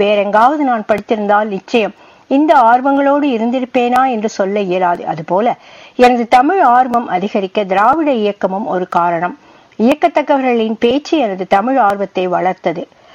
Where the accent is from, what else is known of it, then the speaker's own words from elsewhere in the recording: Palladam, Tamil Nadu, India; born there; கோவை பல்லடம் அருகே உள்ள ஒரு சிற்றூரில் நான் பிறந்தேன். பல்லடத்தில் உயர்நிலை கல்வியை முடித்த பின்